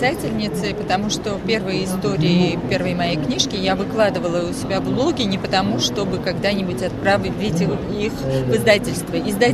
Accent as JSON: {"language": "Russian", "country": "Armenia", "said": "Я, безусловно, я армянка, и я русский писатель, потому что пишу на русском."}